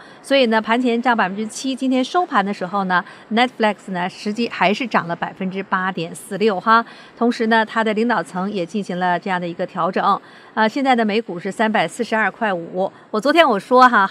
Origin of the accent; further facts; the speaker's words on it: Northeast China, China; 今天呢整个的裁员的消息简直是我们东北人叫呼啦呼啦的哈